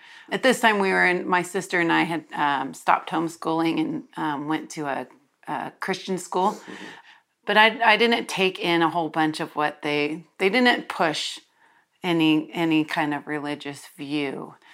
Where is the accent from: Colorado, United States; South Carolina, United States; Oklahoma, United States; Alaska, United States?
Colorado, United States; Born and raised in Colorado. Grew up Catholic up till about, I think seventh grade, sixth grade